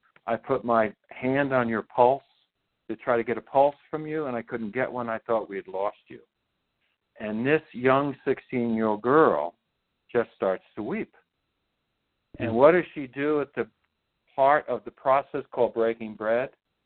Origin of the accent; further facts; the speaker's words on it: New Jersey, United States; And by the way, you're from my home state of New Jersey.